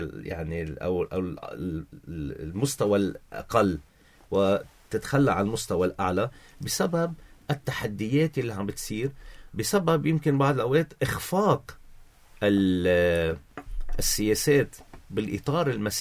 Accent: Lebanon

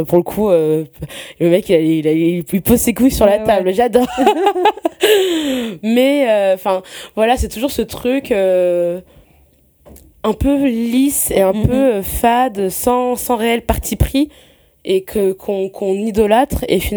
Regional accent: Paris, Île-de-France, France; j'ai grandi à Paris avant de vivre en banlieue.

